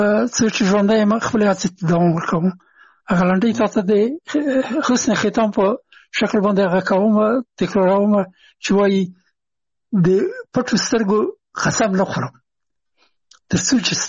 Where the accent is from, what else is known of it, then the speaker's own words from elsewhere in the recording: Afghanistan; هغه زه نه پېژندلم چې زه هم افغان یم